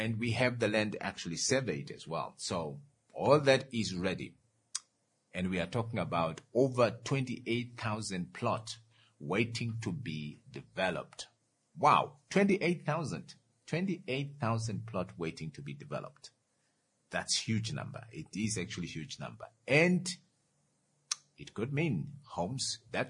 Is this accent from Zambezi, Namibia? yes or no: no; Oshana, Namibia; born there; I live, I was born here in Onawa.